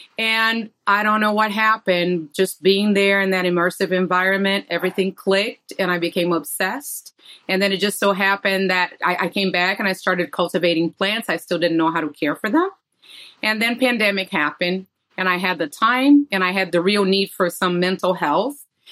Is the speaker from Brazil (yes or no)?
yes; Brazil; I'm from Brazil. So growing up in Brazil, plants were all around me.